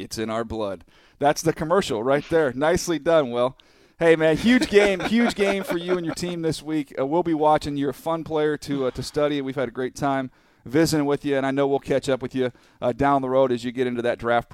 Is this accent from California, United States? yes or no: yes; San Diego, California, United States; Like, I grew up in San Diego, and they always say, San Diego, America's finest city.